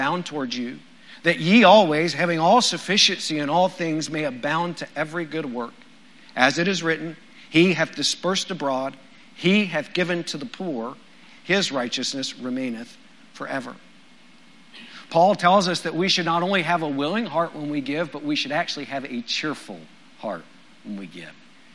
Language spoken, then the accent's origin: English; Texas, United States; When I was growing up in West Texas, cowboys used to always wear a chain on their belt loop to their wallet.